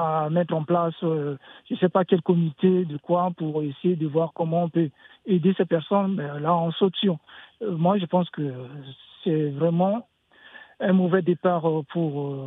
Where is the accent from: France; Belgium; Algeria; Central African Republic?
Central African Republic; Moi, je suis centrafricain. C'est la même chose qui se passe chez moi.